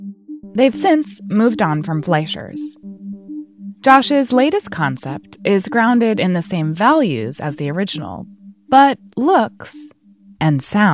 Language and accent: English; New York, United States; I grew up in the Hudson Valley